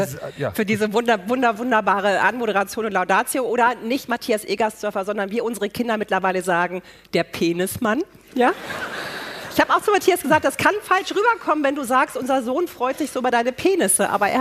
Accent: Northern Germany, Germany; Wir waren sehr dankbar, dass wir wirklich als Norddeutsche hier spielen durften.

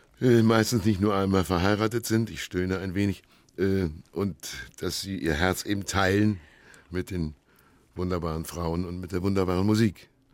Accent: Bad Kleinkirchheim, Carinthia, Austria; wir sind ja in Bad Kleinkirchheim in Kärnten aufgewachsen, ohne jegliche Eisenbahn

